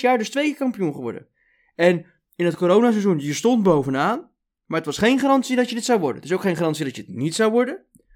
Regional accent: Netherlands; Zijn wij daar als Nederlanders nou niet denken van... ja, we hebben een beetje apart dat hij ontslagen wordt?

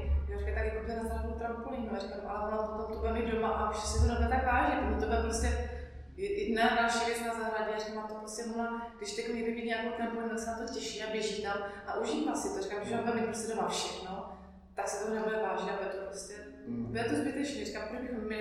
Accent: Orlová, Moravian-Silesian Region, Czechia; now in Ostrava, Czechia; protože jsem vlastně z Orlova, kde byla Antuková dráha zarostla trávou

